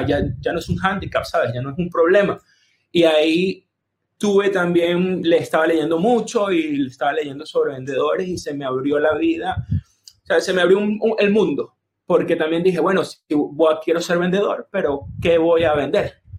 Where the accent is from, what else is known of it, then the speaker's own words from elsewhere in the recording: Venezuela; moved away as an adult; salí de Venezuela a medio de la carrera